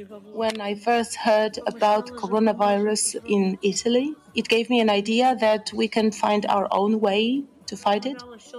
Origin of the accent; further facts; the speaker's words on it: Chechnya, Russia; now in Gdańsk, Poland; I am a refugee from Chechnya. I have been living in Gdańsk for a couple of years.